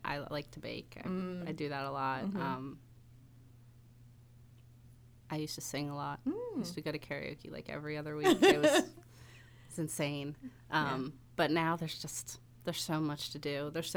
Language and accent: English; Dunkirk, New York, United States; I am thinking about maybe making a trip back to my hometown and maybe do a signing in there. I'm originally from Dunkirk, New York.